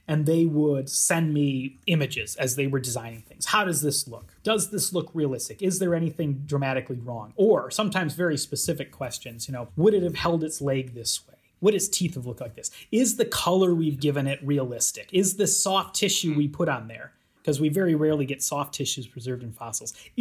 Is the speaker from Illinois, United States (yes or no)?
yes; Chicago, Illinois, United States; now in Edinburgh, United Kingdom; So, you know, I'm American, I grew up around Chicago, but I've been for about the past decade here at the University of Edinburgh in Scotland, where I'm a professor and I teach here.